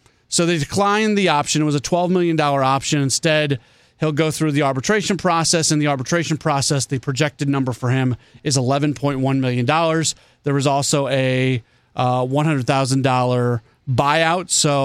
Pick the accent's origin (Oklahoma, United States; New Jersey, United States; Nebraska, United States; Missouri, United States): Missouri, United States; St. Louis; I was born here. I was born in St. Louis. I lived in St. Louis my entire young life until I went to college. I was gone for a little while, and I came back. So, no, I am from St. Louis, proud of being from St. Louis